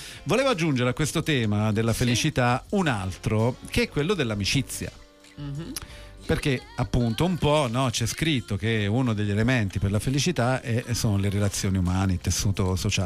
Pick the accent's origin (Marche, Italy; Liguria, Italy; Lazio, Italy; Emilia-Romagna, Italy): Lazio, Italy; Rome; No, io sono Romano.